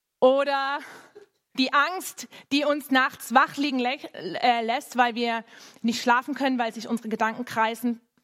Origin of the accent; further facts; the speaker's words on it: Baden-Württemberg, Germany; Ich bin in der Nähe vom Europapark aufgewachsen.